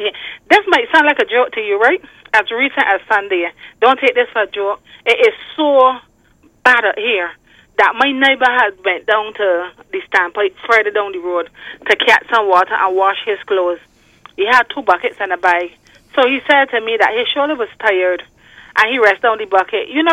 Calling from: White Hill, Saint Andrew, Jamaica; I'm calling from White Hill, St. Andrew.

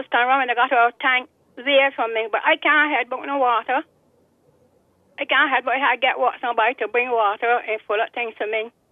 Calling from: Saint Andrew, Jamaica; Good afternoon. I'm calling here from Rahal, St. Andrew.

